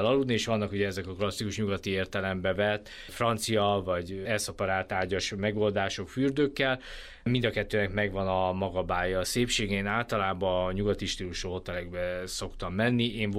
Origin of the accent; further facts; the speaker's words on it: Hungary; de én azt javaslom, hogy inkább az emberek ezt a 2-3 csillagos, én magyarként mondom, a 2-3 csillagos szállodákat célozzák meg